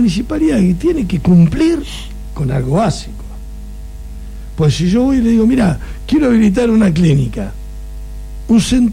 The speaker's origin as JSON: {"language": "Spanish", "country": "Argentina", "said": "Estamos en Argentina, somos Argentina."}